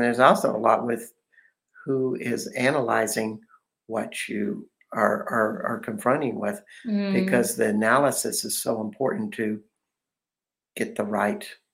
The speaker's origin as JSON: {"language": "English", "country": "United States", "said": "particularly in my home country of America"}